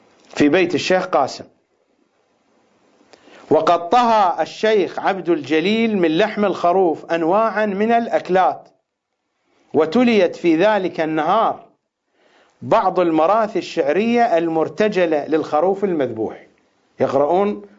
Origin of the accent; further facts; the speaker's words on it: Iraq; accent: Iraqi; في اللهجة العراقية الخشم يعني الأنف